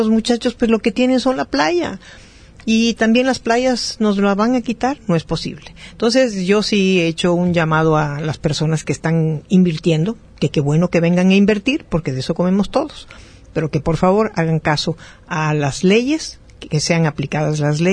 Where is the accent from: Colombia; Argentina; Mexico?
Mexico; como mexicanos, no sabemos las leyes.